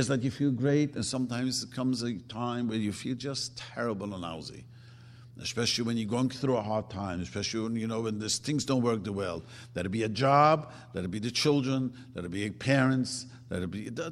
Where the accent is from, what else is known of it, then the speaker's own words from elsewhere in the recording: Brooklyn, New York, United States; I grew up in Brooklyn. Everyone was religious. The whole community was Holocaust survivors.